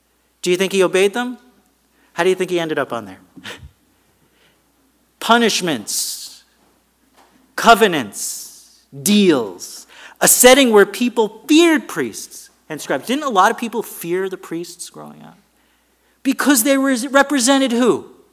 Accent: New York City, New York, United States; I grew up in New York City, and each neighborhood seemed to have some of these people.

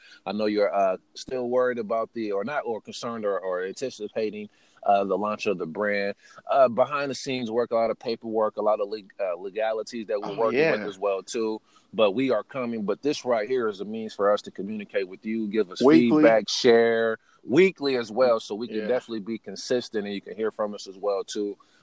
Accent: Fort Wayne, Indiana, United States; Like for growing up in Fort Wayne, I think it was Fox 55.

